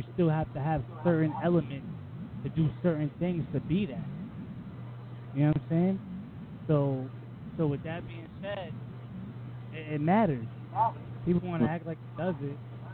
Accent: New York, United States; now in Connecticut, United States; I'm from New York, bro. I live in Connecticut.

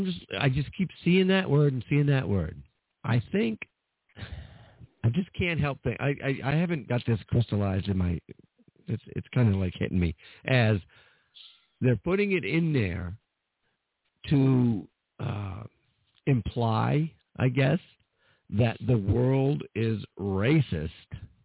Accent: New Hampshire, United States; I'm from New Hampshire.

